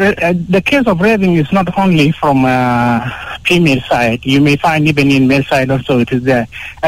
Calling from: Akobo, Jonglei, South Sudan; from Akoba.

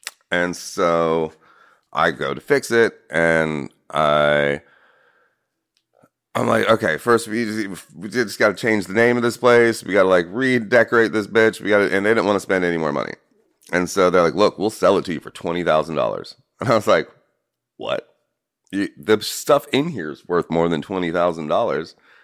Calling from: Savannah, Georgia, United States; I'm here? In Savannah, Georgia.

